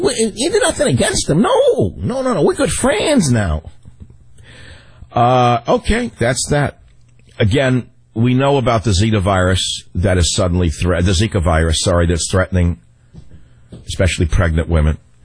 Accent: San Francisco, California, United States; KSFO, right in my hometown of San Francisco.

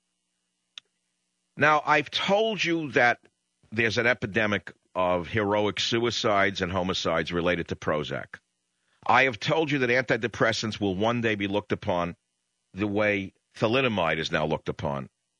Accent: New York, United States; But since I grew up in New York, I know how to make my elbow as sharp as theirs.

